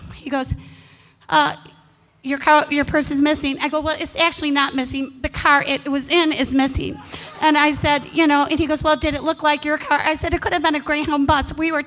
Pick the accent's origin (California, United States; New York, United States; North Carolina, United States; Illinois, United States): Illinois, United States; I'm from Illinois. Don't mind that.